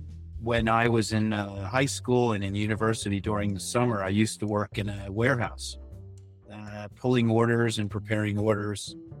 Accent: United States; I'm originally an American, still an American

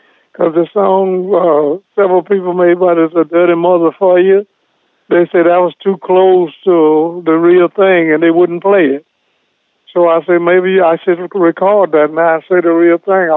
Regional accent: Portland, Oregon, United States; I'm from Portland, Oregon, wherever.

